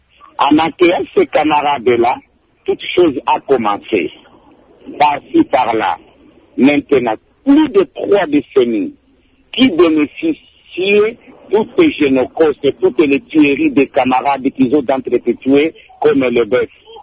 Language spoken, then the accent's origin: French; DR Congo; ici chez nous au Congo.